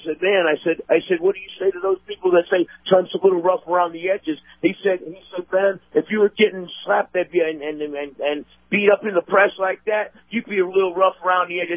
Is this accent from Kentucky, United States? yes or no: no; New York, United States; I grew up with blacks in New York, and where y'all at?